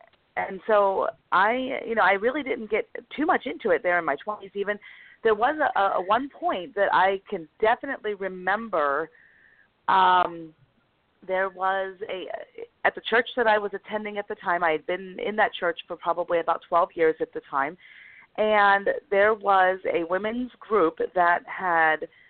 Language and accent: English; Mid-Atlantic, United States; accent: East Coast; Yeah, it is probably a bit of my accent because I was born outside of D.C. and stayed kind of in the Mid-Atlantic area. So there was a lot of influence from Pennsylvania, New Jersey, New York, and so you can definitely detect that East Coast accent in me